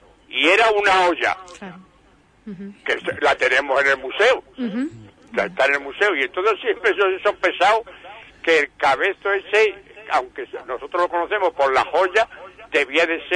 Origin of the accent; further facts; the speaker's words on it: Cueva de la Mora, Andalusia, Spain; Cueva de la Mora, pero estoy matriculado en Armonacé. Entonces, yo me considero Huelva y soy un enamorado de Huelva.